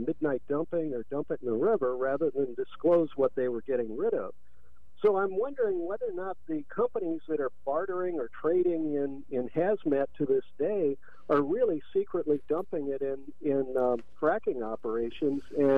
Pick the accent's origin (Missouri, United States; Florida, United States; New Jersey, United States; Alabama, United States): Missouri, United States; St. Louis; I come from St. Louis, where they had the Regional Commerce and Growth Association back in the 1970s